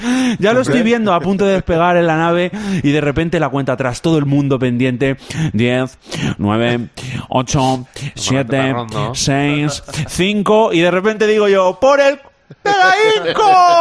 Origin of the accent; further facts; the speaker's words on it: Spain; Sí, como español, ya que voy a Marte y es el planeta rojo